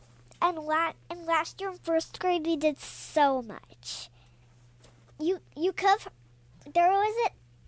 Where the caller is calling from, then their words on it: Carlstadt, New Jersey, United States; We are from Carlstadt, New Jersey.